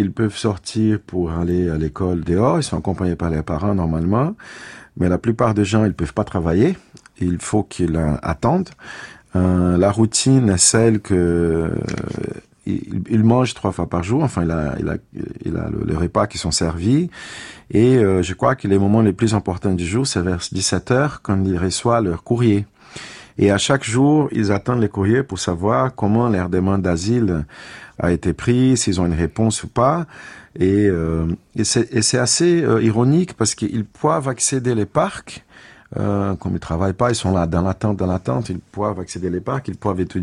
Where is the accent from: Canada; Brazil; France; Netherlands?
Brazil; Moi, je suis brésilien d'origine, enfin, je suis algéro-brésilien, mais je suis plutôt brésilien parce que j'étais élevé au Brésil.